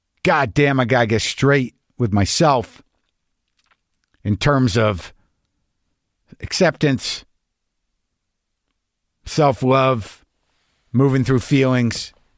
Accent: New Mexico, United States; also born or lived in New York, United States; Look, I lived in New York for long enough. I'm from New Mexico. I know what snow is.

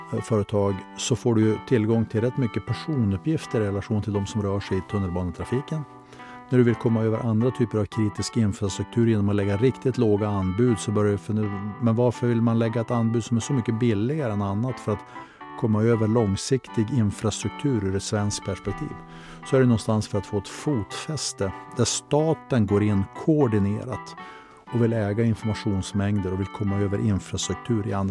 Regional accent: Skellefteå, Västerbotten County, Sweden; sen stadsdelen där jag växte upp i Skellefteå

